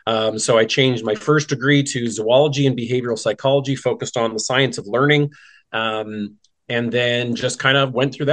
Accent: Fort McLeod, Alberta, Canada; I'm Canadian. I was born and raised in a very tiny little town in southern Alberta, Fort McLeod.

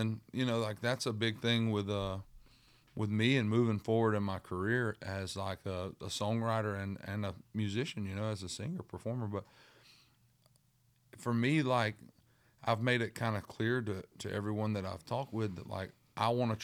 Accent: East Coast, United States; Because, like, me growing up on the East Coast, we always watch the sun rise on the water.

